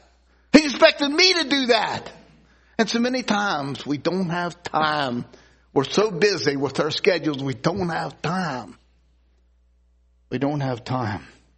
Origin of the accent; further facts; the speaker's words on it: United States; being an American, it's a little hard to know how it works in Costa Rica.